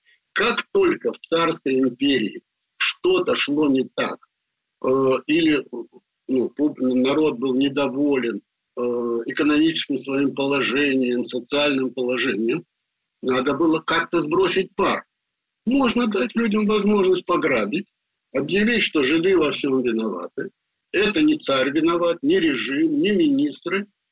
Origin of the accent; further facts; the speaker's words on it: Baku, Azerbaijan; Значит, я родился в Баку. Это многонациональный город.